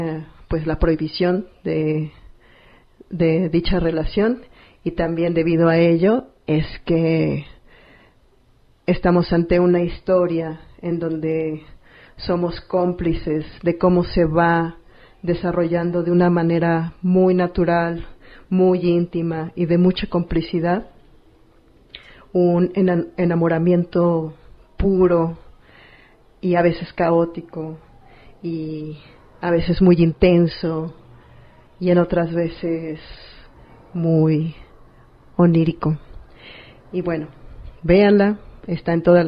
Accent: Mexico City, Mexico; tengo 44 años, soy de la Ciudad de México

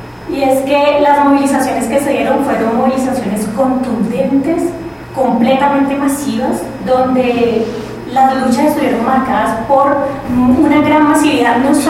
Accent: Colombia; para nosotras y nosotros como colombianos, pues es muy importante poder como comentarles un poco qué es lo que está pasando en nuestro país.

